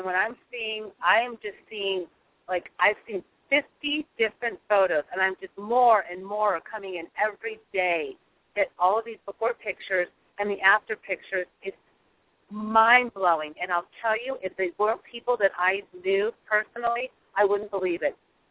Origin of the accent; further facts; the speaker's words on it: San Diego, California, United States; I grew up in San Diego, and my mom used to put us in the sun as babies.